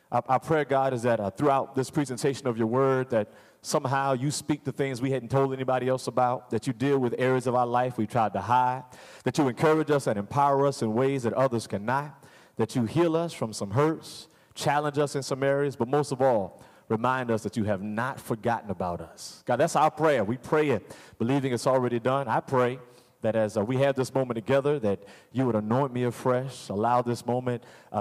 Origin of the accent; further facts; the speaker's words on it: Hampton, Virginia, United States; now in Suffolk, United States; Now, I'm from Hampton. I live in Suffolk.